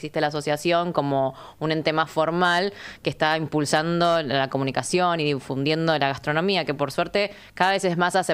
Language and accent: Spanish; Argentina; por algo soy tan argentina, somos más generaciones que nos vamos mezclando con los argentinos